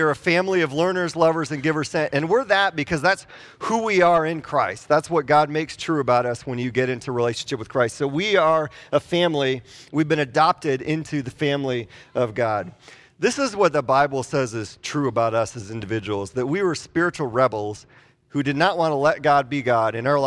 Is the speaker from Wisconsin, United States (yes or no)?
yes; Wisconsin, United States; I am from Wisconsin. I have a lot of experience with snow.